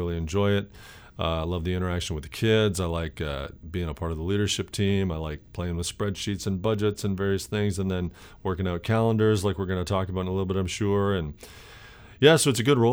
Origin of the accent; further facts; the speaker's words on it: Canada; I'm from Canada. I'm not from here.